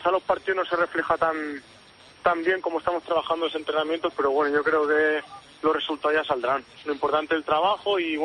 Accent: Girona, Catalonia, Spain; Yo de Girona soy.

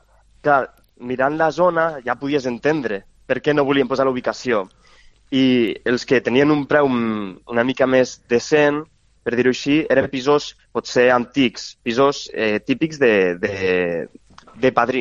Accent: Mollerussa, Catalonia, Spain; Jo sóc de Mollerussa.

